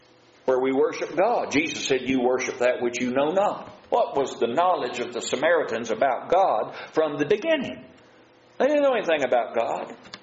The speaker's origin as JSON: {"language": "English", "region": "Kentucky", "country": "United States", "tie": "born or raised there", "said": "Now, when I grew up in Kentucky, one of the things that we used to say a whole lot was, the proof of the pudding is in the eating."}